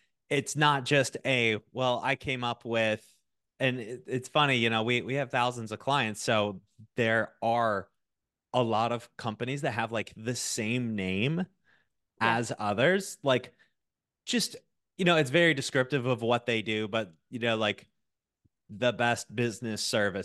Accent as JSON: {"language": "English", "town": "Chicago", "region": "Illinois", "country": "United States", "said": "we're also Chicagoan"}